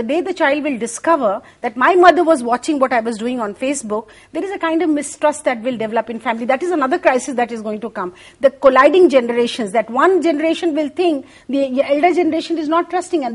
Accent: India; As Indian parents, either we are too controlling.

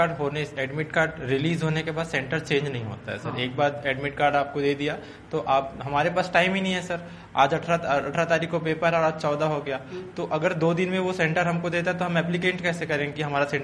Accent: Raipur, Chhattisgarh, India; अब मैं लोकल रायपुर से हूँ तो मुझे पता है कि रायपुर में कौन कॉलेज कहाँ पे है

